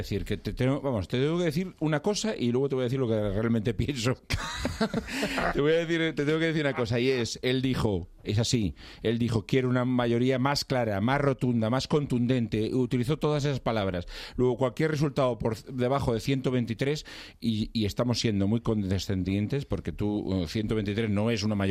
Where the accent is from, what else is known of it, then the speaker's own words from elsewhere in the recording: Galicia, Spain; O en Betanzos, de mi tierra